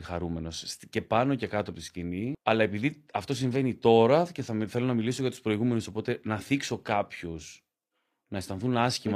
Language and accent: Greek; Ioannina, Epirus, Greece; now in Athens, Greece; Δηλαδή, εγώ από όταν ήρθα στην Αθήνα, από όταν έφυγα από τα Γιάννενα, πραγματικά.